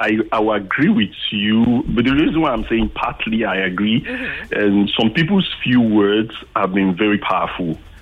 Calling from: Lekki, Lagos, Nigeria; I'm calling from Lekki.

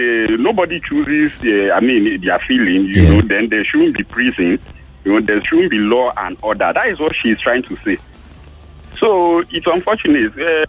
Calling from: Ekwe, Imo, Nigeria; and I'm calling from Ekwe.

